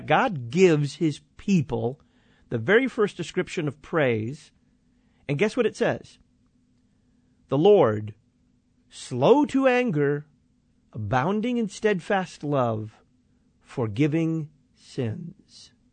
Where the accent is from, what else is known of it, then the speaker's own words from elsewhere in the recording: Bible Belt, United States; I come from the Bible Belt, and Baptists down there are as traditional Baptist as you can possibly be